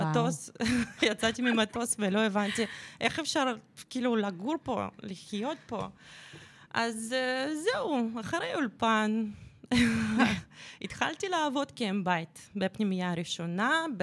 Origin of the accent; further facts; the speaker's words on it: Russia; now in Israel; נולדה ברוסיה בשנות 90. זאת הייתה תקופה לא כל כך פשוטה